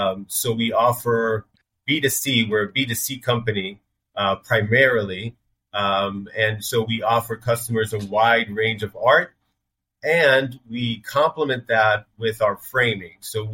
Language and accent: English; Israel; I am from Israel originally.